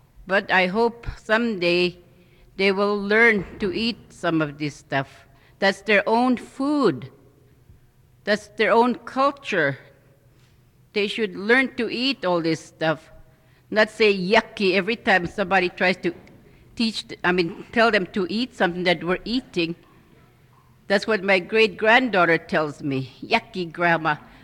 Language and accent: English; Larsen Bay, Alaska, United States; from Larson Bay.